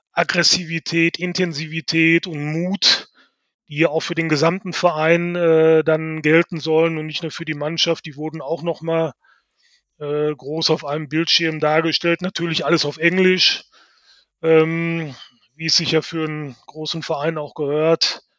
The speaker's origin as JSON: {"language": "German", "town": "Gelsenkirchen", "region": "North Rhine-Westphalia", "country": "Germany", "tie": "born or raised there", "said": "Da fühle ich mich als gebürtiger Gelsenkirchen natürlich schon angegriffen"}